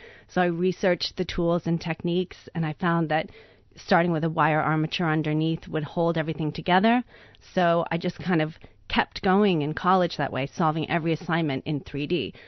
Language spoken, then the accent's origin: English; New York, United States; So I'm from New York, but my mother's English, so every summer she would bring me over to England